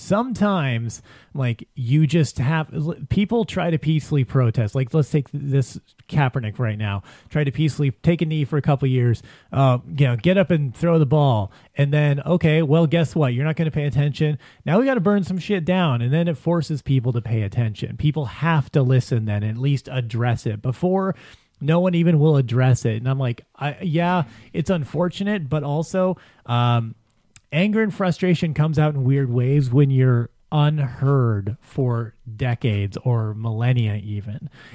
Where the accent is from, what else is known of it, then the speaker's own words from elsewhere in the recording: Los Angeles, California, United States; I grew up in South Central in the '80s, lived through the, you know, Rampart days